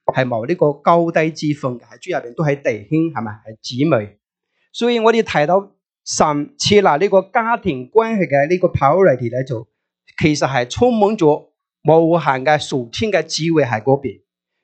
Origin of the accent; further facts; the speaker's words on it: Guangdong, China; 我是广东那边